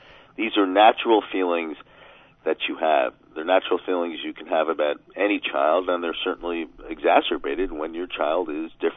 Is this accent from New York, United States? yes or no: yes; Manhattan, New York, United States; I came from a life of tremendous privilege. I grew up in Manhattan, went to private schools all my life.